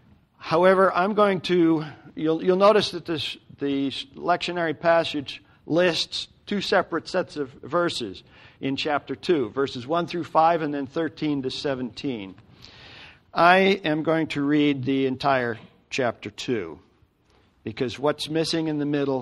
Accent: Connecticut, United States; while we grew up in Connecticut, my wife and I now live in Western Pennsylvania

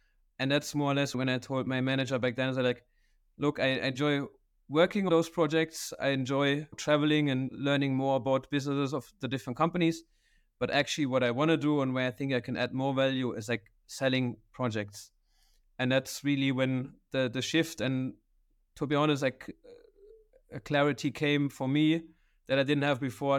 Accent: Karlsruhe, Baden-Württemberg, Germany; English is a second language; Where I come from, right? Where I grew up in Karlsruhe, you've been there.

